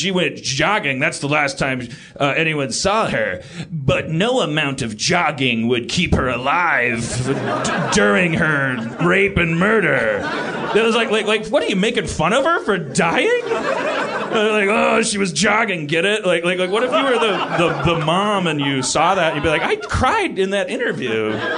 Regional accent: Brooklyn, New York, United States; If my neighbor gets killed, I care, because I'm from Brooklyn.

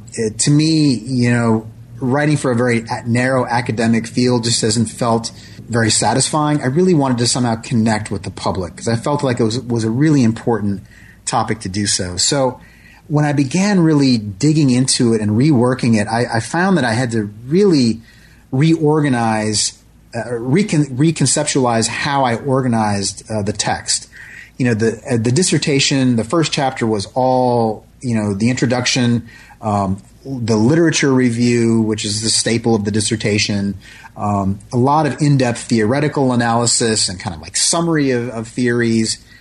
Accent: Minnesota, United States; also born or lived in Philadelphia; we had actually relocated from Philadelphia to Minnesota, my home state.

